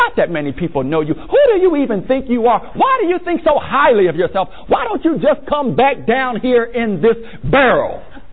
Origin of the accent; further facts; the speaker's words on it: Maryland, United States; I'm from Maryland. We're known for what?